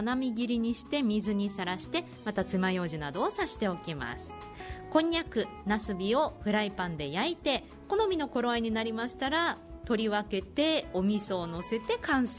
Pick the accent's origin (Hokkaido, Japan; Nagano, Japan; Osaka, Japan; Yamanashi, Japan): Hokkaido, Japan; 道民としては殻付きの落花生も欲しいところなんですけども、